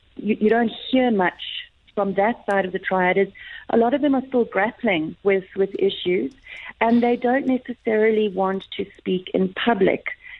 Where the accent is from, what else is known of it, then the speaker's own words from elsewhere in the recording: Durban, KwaZulu-Natal, South Africa; It's set in Durban, where I was born and I grew up.